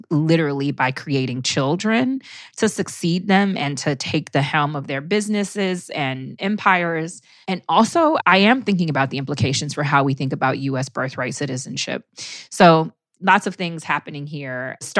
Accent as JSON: {"language": "English", "region": "California", "country": "United States", "tie": "born or raised there", "said": "I grew up in California, right?"}